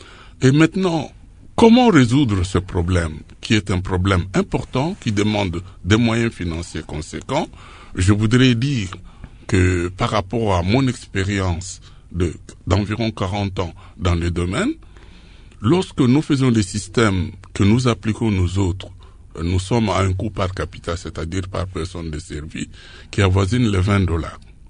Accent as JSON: {"language": "French", "country": "DR Congo", "said": "puisque nous sommes essentiellement du Congolais"}